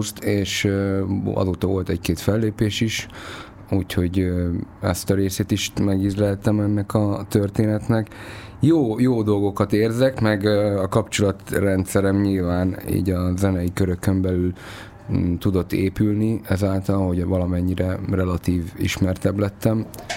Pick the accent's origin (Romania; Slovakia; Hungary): Romania; Transylvania; Meg egyébként én is ugye erdélyi származású vagyok